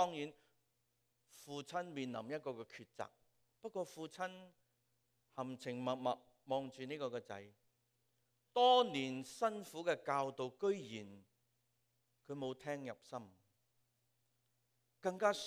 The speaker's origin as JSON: {"language": "Cantonese", "country": "Hong Kong", "said": "最后好像我们香港人说折堕到一个地步"}